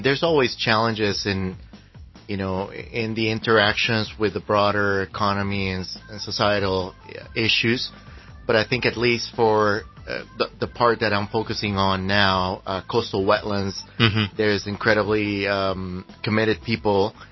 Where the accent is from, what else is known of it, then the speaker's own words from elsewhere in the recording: Costa Rica; in my country, I come from Costa Rica